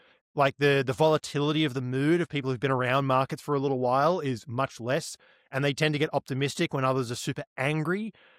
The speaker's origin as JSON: {"language": "English", "country": "Australia", "said": "because as an Aussie, we recently had a bunch of tax changes"}